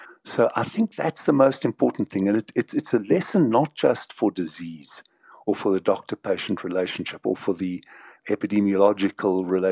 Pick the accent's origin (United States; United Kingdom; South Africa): South Africa; I'm an African. I'm a white African. I'm a South African. I'm 68 years old.